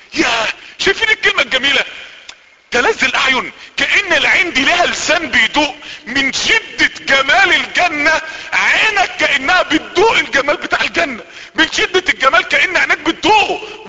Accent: Mansoura, Dakahlia, Egypt; ما يعرفوش ان انا من المنصورة

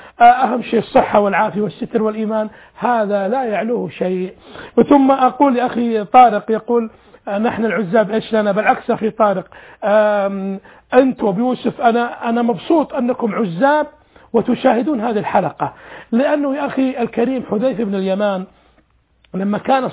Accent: Saudi Arabia; also born or lived in Kuwait; أنا طبعا أحب السعودية حب هذا بلدي، وأنا سعودي أبا عن جد أبي وجدي، لكن أنا مولود في دولة الكويت

